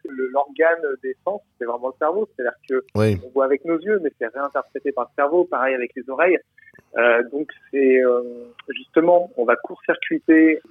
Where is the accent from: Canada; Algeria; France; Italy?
France; Aix-les-Bains, Auvergne-Rhône-Alpes; now in Paris, France; je suis originaire d'Aix-les-Bains, je vis à Paris depuis une vingtaine d'années